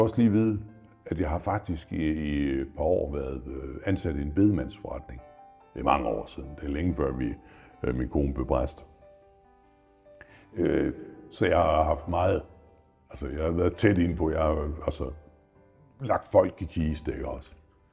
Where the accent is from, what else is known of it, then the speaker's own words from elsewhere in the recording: Zealand, Denmark; Og så kommer jeg hjem til mine forældre, jeg er fra Falster.